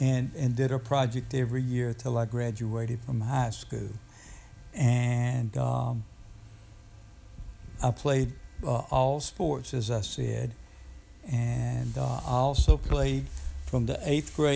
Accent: Tunica, Mississippi, United States; and in the town of Tunica, Mississippi. My parents were farmers, and I went to school in Tunica, and while I was there, I played all sports, and I was in Boy Scouts

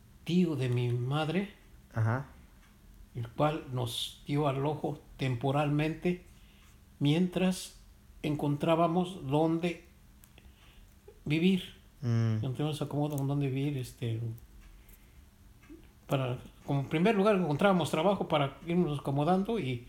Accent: Xochitlán, Puebla, Mexico; en mi rancho viví, o sea, mi pueblo, Xochitlán, viví una especie de esclavismo

